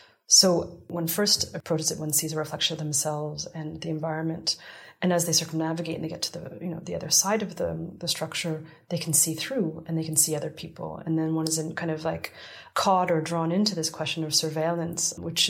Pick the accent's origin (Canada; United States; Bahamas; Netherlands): Canada; I grew up in Canada.